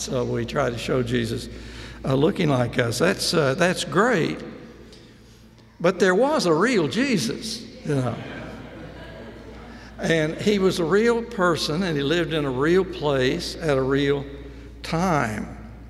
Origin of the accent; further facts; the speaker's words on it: Springfield, Missouri, United States; I grew up in Springfield, Missouri. I used to drive in from Stratford, a little town outside.